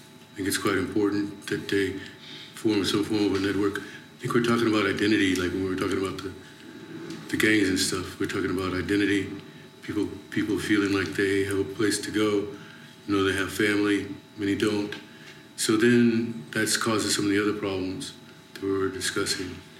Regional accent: Los Angeles, California, United States; Well, I mean, I grew up in South Central LA, and the Crips and the Bloods, which are pretty organized gangs at this point, were first giving birth to themselves.

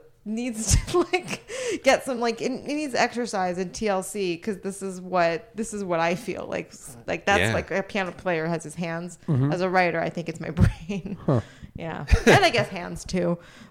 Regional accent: Los Angeles, California, United States; So when I was born, they lived around Westwood, and then we moved to like Miracle Mile-ish area by the WGA.

